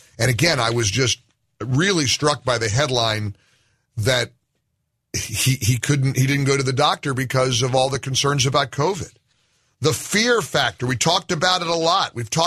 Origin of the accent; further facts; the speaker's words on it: New York, United States; I'm a New Yorker.